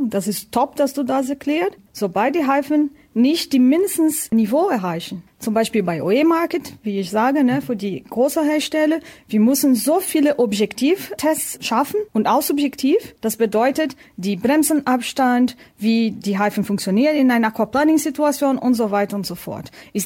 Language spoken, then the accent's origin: German; Brazil; also born or lived in Hannover; now in Germany; Ich komme aus Brasilien, wie du weißt